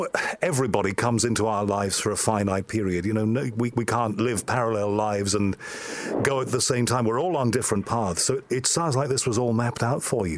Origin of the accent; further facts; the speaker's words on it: Liverpool, North West England, United Kingdom; I'm from Liverpool, and half my family is Catholic and half my family is sort of Protestant, so there's Catholic in the background.